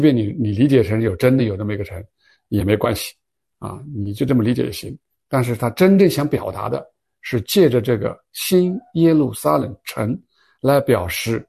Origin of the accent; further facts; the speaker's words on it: Heilongjiang, China; 我们是黑龙江的，我们不是爱黑龙江啊，不是爱我们中国